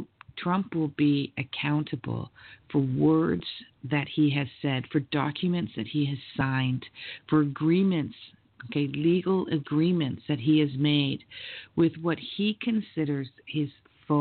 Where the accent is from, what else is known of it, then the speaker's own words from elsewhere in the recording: Canada; I mean, I'm not American, I'm actually Canadian, but they're going to be all affected by it.